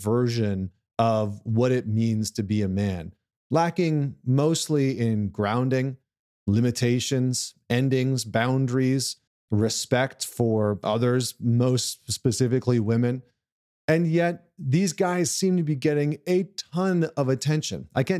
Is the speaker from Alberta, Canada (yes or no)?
yes; Alberta, Canada; I grew up in Central Alberta, which is like the bar fighting capital of the world.